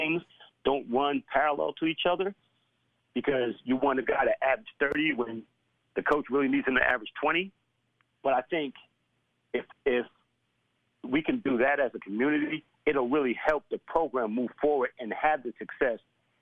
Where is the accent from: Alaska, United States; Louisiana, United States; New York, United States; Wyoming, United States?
New York, United States; First and foremost, I'm from New York. I've lived in D.C., live in Atlanta, coached at Memphis.